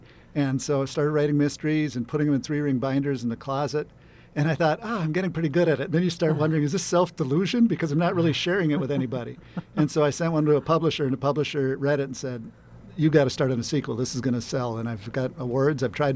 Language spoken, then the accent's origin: English; Piers, Minnesota, United States; Well, I was raised in a small farming community in central Minnesota called Piers